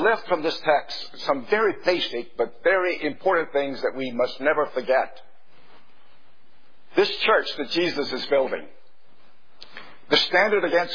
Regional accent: Greenville, North Carolina, United States; the school board in my hometown in Greenville, North Carolina, deciding to build a brand new high school in our city.

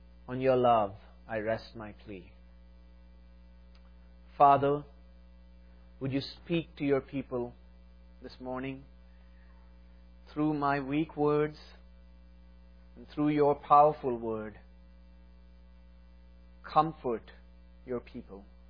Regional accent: South India, India; English is a second language; I come from a different context than you. I come from South India.

